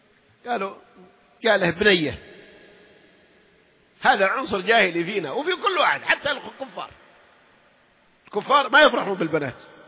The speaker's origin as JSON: {"language": "Arabic", "country": "Saudi Arabia", "said": "إلا عندنا في السعودية يمكن أكثر عشان الرجال أكثر من النسوان"}